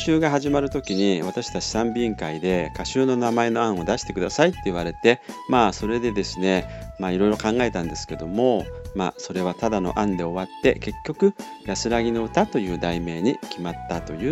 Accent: Tokyo, Japan; 私の実家、まあといっても今も住んでますけれども、明治神宮と代々木公園という森の近くなんですね。

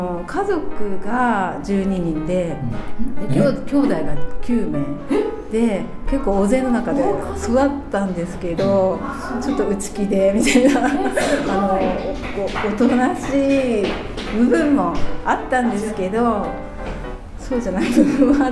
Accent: Morioka, Iwate, Japan; now in Tokyo, Japan; 出身は岩手です。10年前に東京の方に家族で移動になりまして、10年ぐらい東京に住んでおります。

